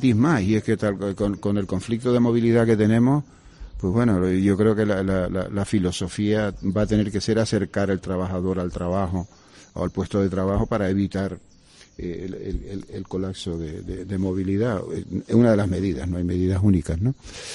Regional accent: Canary Islands, Spain; ya sabes cómo somos los canarios

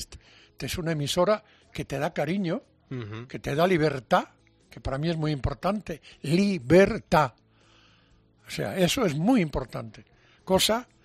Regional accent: Galicia, Spain; He conseguido los sueños que tenía cuando estaba de chaval en Galicia.

